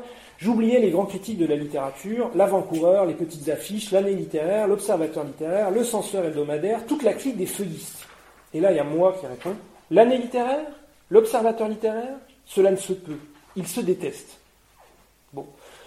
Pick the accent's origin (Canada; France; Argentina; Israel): France; qui est connu chez nous, en France, comme